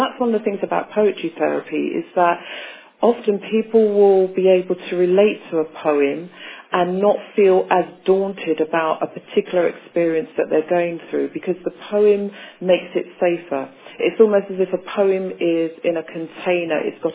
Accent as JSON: {"language": "English", "region": "London", "country": "United Kingdom", "tie": "born or raised there", "said": "Because for me, it really started as a young child growing up in South London."}